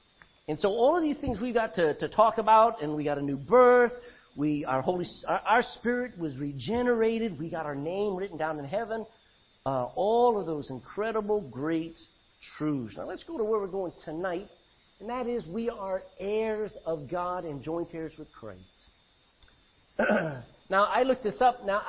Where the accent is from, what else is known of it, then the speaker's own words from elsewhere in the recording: Texas, United States; I'm Texan, American, I'm Irish, and I have a heavenly citizenship.